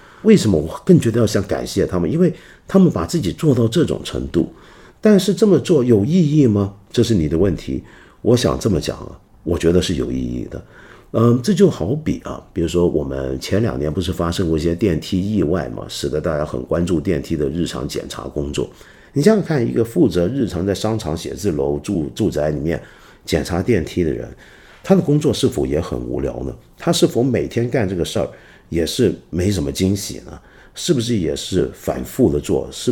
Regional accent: Guangdong, China; first language Cantonese; Chinese is a second language; 比如说我是个南方人，我们一帮南方人，尤其我们广东人用广东话在讲的时候

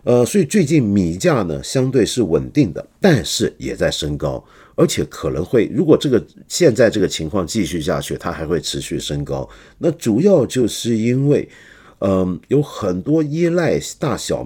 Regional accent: China; 我就说我们作为中国人要很关心

